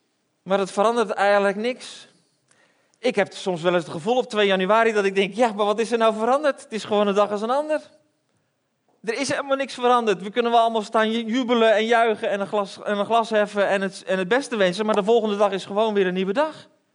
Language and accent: Dutch; Belgium; now in Netherlands; ik ben opgegroeid in België en België is niet zo'n vuurwerkland.